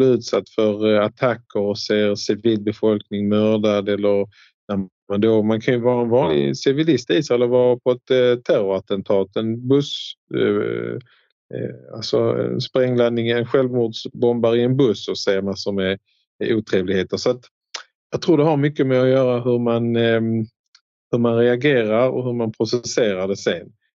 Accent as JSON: {"language": "Swedish", "country": "Sweden", "said": "och som svensk förstår man ju lite norska och danska."}